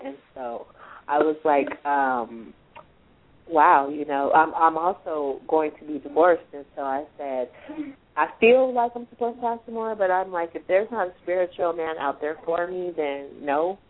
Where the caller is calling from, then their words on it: Colorado, United States; Hello, good morning. … from Colorado.